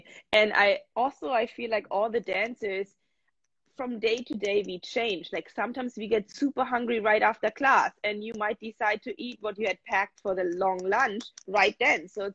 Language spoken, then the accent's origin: English; Germany; now in United States; Something that I had to, or that I was kind of struggling with is when I moved to the States from Germany, I danced in Canada for a while